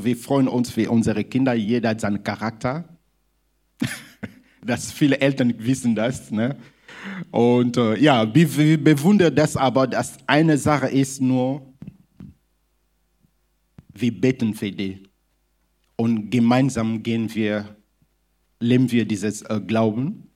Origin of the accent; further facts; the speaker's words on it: DR Congo; German is a second language; Und ja, ich komme aus der Demokratischen Republik Kongo, französisch geprägt, aber ich versuche mal Deutsch zu reden, ne?